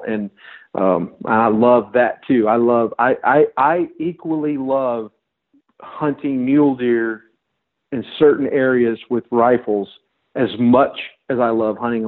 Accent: Texas, United States; But I came back home to my home state of Texas and started laying down animals with the rifles again.

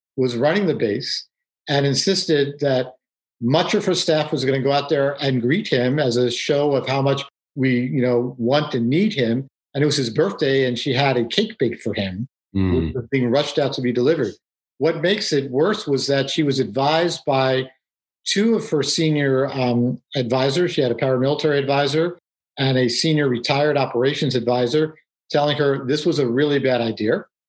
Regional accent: New York City, New York, United States; So I grew up in New York City, and I'm Jewish, but, you know, rather secular

